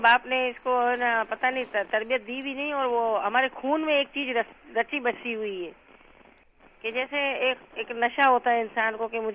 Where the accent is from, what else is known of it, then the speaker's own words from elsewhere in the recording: Karachi, Sindh, Pakistan; also born or lived in Mumbai, India; پھر باندرا میں ہم 4 مہینے رہے, پھر ہم لوگ یہاں کراچی آئے تھے ابو کے ساتھ.